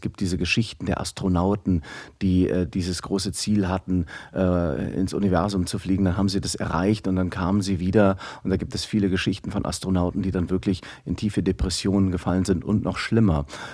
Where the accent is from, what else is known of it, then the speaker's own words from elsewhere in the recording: Aachen, North Rhine-Westphalia, Germany; born there; Ich bin ja in Aachen geboren.